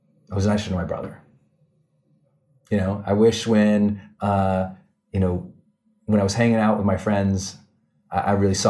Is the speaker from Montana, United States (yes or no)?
yes; Montana, United States; And I know this sounds very Zen master, but I'm from Montana. We're outdoor people, okay?